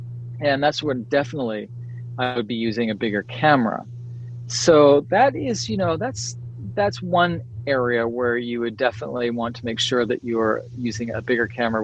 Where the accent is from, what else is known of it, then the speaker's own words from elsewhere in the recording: Saint John, New Brunswick, Canada; And it's in the restaurant in my hometown, in St. John, New Brunswick, Tandy's Indian restaurant.